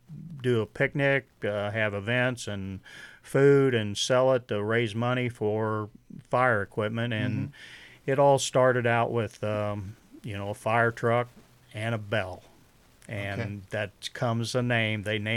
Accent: Fosterburg, Illinois, United States; I grew up in the Fosterburg area, but it's close to Brighton. I knew of Brighton, and I've been there, lived there 30 years. Raised my family there

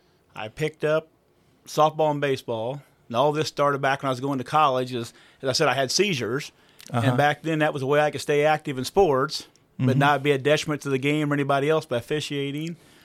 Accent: Jerseyville, Illinois, United States; I grew up here in Jerseyville.

